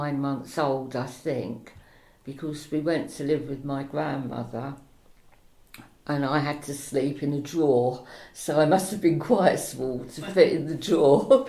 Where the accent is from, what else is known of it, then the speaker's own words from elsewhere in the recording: London, United Kingdom; born there; also born or lived in Lancashire; I was born in London in 1940. In Lambeth Hospital. When I was 4, I was evacuated to Lancashire.